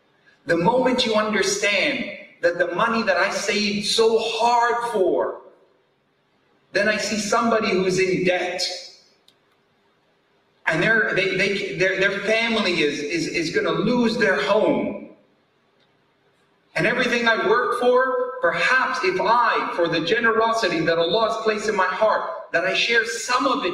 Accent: Canada; when I was growing up in Canada

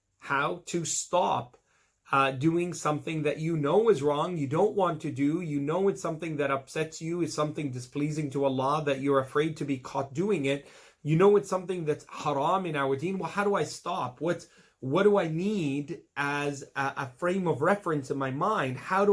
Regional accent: Toronto, Ontario, Canada; Growing up in Toronto, subhanAllah, there was pornography then. I'm not that old, subhanAllah.

